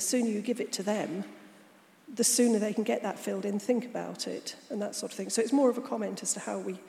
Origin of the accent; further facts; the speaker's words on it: East of England, United Kingdom; I'm from North Norfolk